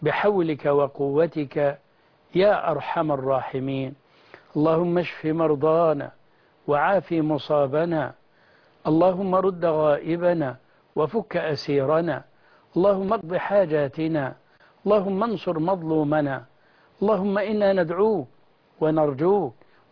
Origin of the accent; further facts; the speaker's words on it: Egypt; اللهم احفظ بلدنا مصر